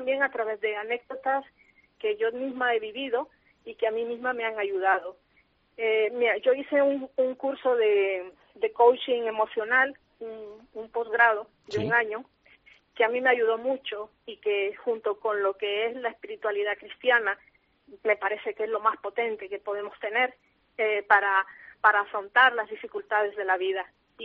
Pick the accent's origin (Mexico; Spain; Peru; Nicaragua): Nicaragua; una cosa súper tonta, pero que a mí me está costando mucho aquí ahora, y eso que yo soy de aquí